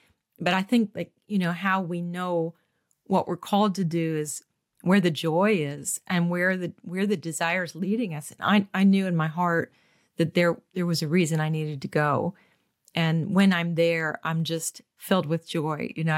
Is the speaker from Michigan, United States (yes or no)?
yes; Michigan, United States; I think it works really well because my accent is different. just like we're fascinated with them. They think I'm different. And I come from this strange land called Michigan